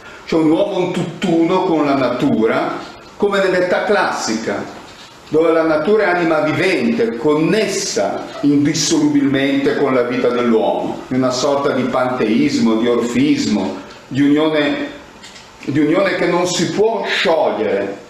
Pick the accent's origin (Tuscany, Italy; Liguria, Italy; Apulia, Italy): Liguria, Italy; Genoa; che peraltro appartiene alla mia terra, a Genova